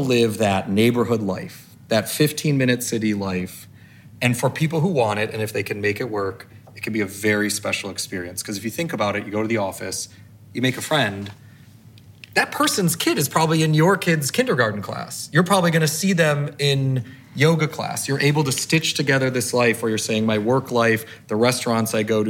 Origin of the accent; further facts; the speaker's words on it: Michigan, United States; I grew up outside of Detroit in an era where I remember graduating from high school and I had friends who were 18 years old and they had never stepped foot in downtown Detroit, even though we grew up on 18 Mile.